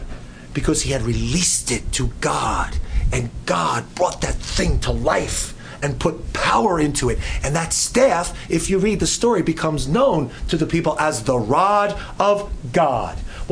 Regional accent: New Jersey, United States; Now, it's not because I'm a rebel or I'm from New Jersey or anything like

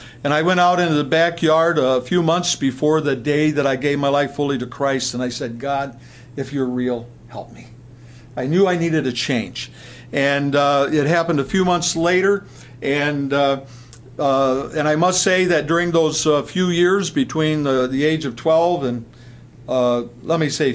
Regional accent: Sandusky, Ohio, United States; you must be from my hometown. I was born in Sandusky, Ohio. Claim to fame from that town is a place called Cedar Point.

